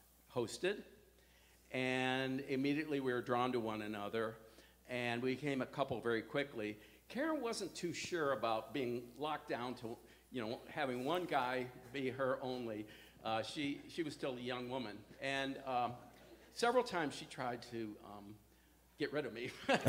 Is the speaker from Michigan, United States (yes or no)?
yes; Detroit, Michigan, United States; So we grew up in Detroit, in very different neighborhoods and very different cultural backgrounds.